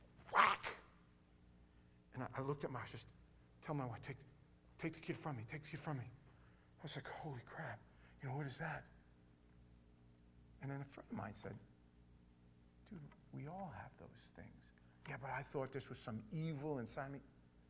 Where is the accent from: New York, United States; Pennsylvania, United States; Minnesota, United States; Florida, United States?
New York, United States; my mother and father, you know, they were Manhattanites. I grew up in East Village, basically, going to East Village every weekend.